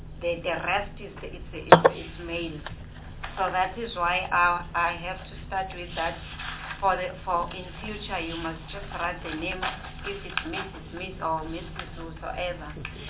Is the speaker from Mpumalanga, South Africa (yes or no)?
yes; Mpumalanga, South Africa; At the provincial level, I cannot say they do touch it, the nine provinces, but I'm from Mpumalanga province.